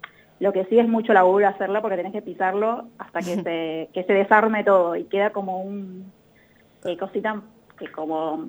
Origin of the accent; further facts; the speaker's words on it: Paraguay; now in Buenos Aires, Argentina; yo soy paraguaya, y nada, hace tiempo, hace 12 años más o menos que estoy acá, me recibí acá en Buenos Aires